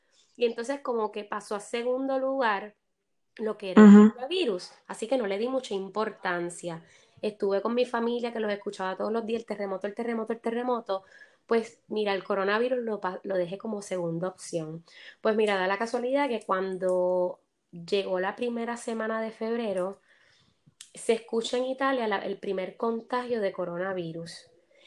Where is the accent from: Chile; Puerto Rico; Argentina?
Puerto Rico; soy de Puerto Rico, soy una bailarina internacional, pero sobre todo me dedico a bailar en la Europa, sobre todo en la Italia, España